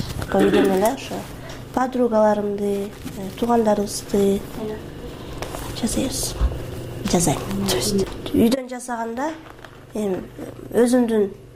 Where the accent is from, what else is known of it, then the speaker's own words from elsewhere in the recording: Bishkek, Kyrgyzstan; 23 жаштамын. Бишкек шаарында туруп өскөм.